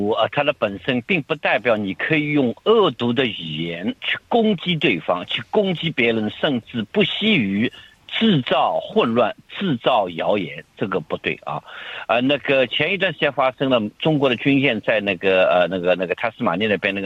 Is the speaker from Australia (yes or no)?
yes; Australia; 就作为我是个澳大利亚人我来说